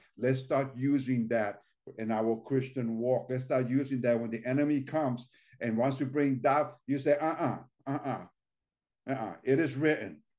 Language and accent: English; New Jersey, United States; I remember being growing up in North Jersey, which is almost like being in New York City.